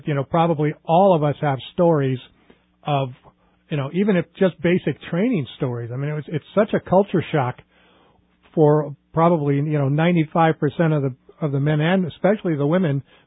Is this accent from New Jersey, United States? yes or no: yes; New Jersey, United States; I'm from New Jersey originally, and I ended up going to basic training in Fort Polk, Louisiana.